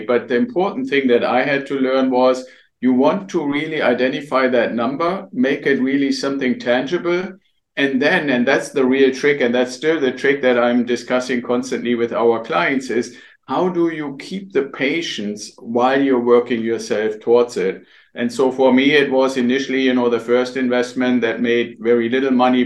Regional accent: Germany; English is a second language; now in United States; So I'm originally from Germany, still have some of the accent, as you can probably hear. And I came to the United States as an exchange officer with the Air Force

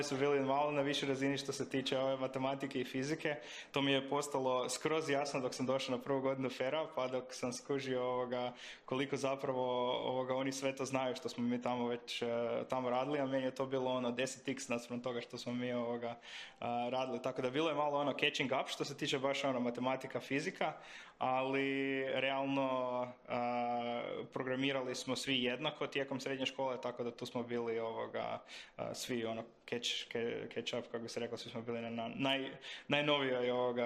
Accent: Vrbovec, Zagreb County, Croatia; Evo, ja sam inače iz Vrbovca, tamo sam završio i osnovno i srednju školu.

